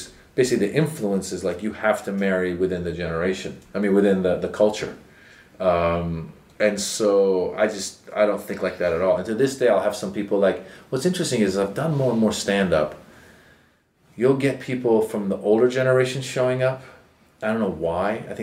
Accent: California, United States; I think growing up in Northern California helped me have that perspective, you know?

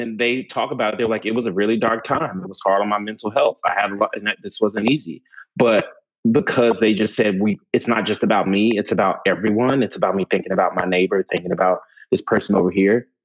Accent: New York, United States; And I can say being a New Yorker coming here, especially during this pandemic

